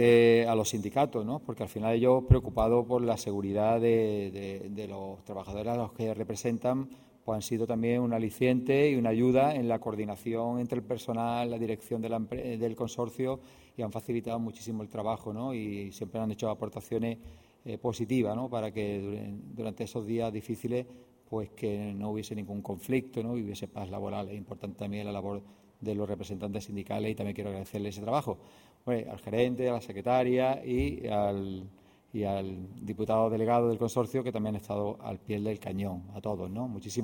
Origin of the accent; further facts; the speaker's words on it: Málaga, Andalusia, Spain; cómo somos los malagueños, ¿no? Gente alegre, que nos gusta chocar la mano y dando un abrazo y estar juntos